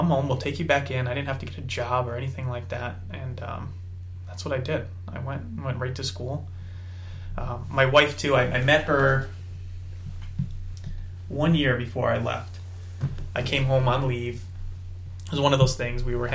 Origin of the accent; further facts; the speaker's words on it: Trumbull, Connecticut, United States; growing up in Trumbull, Connecticut your whole life, the world is so much different when you get down south.